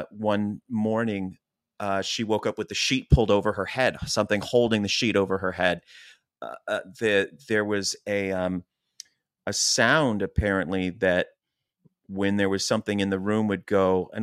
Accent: Chester Springs, Pennsylvania, United States; 3 miles from where we grew up in Chester Springs, Pennsylvania, which was very farm, very woodsy, very, cornfields.

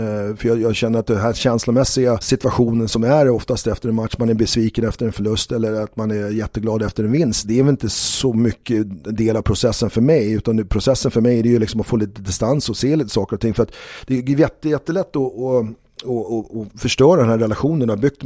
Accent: Huddinge, Stockholm County, Sweden; born there; also born or lived in Montana, United States; Jag älskade att bo i Montana, Big Sky Country. Jag är ju född i Hudding med asfalt och betong liksom.

